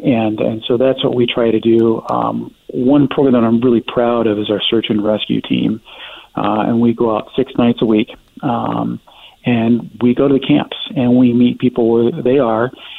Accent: Denver, Colorado, United States; now in Portland, United States; I come from Denver, which has, you know, it has its own issues with homelessness.

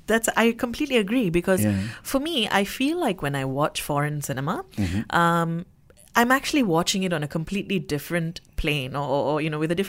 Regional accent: Malaysia; Well, we're Malaysian, culturally, ethnically, we're Indian.

